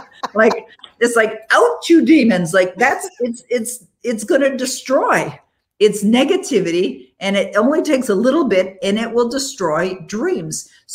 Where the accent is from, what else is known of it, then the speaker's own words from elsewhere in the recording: Ontario, Canada; I don't live in the United States. I'm a Canadian. I live in the nation's capital of city of Ottawa